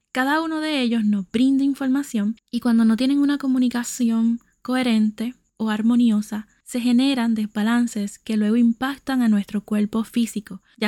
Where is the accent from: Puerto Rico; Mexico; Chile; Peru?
Puerto Rico; puertorriqueña y tu sanadora holística favorita